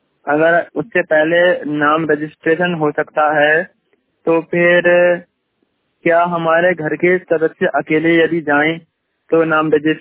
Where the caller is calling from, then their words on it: Rudrapur, Uttarakhand, India; तो ये हमारा जिला कार्यालय रुद्रपुर